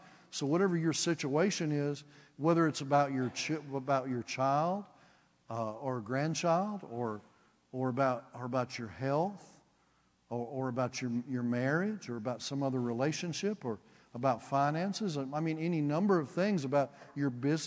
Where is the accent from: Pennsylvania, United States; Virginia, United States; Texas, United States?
Texas, United States; Houston; Okay, I'm from Houston, Texas.